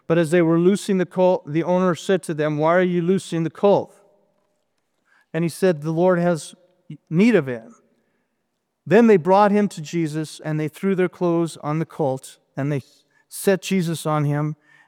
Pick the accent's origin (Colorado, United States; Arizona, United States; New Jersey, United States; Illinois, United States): Colorado, United States; Denver; West Denver. All over Denver. That's me. I grew up in Denver. I went to 13 different schools in Denver.